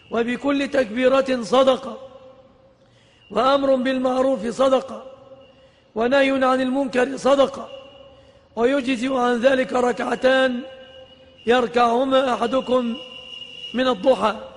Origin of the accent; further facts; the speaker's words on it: Egypt; في بلادنا مصر